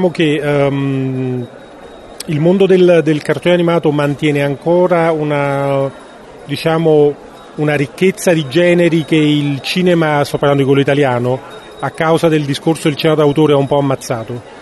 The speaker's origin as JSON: {"language": "Italian", "town": "Naples", "region": "Campania", "country": "Italy", "said": "Ma io sono di Napoli, quindi così lontana non è."}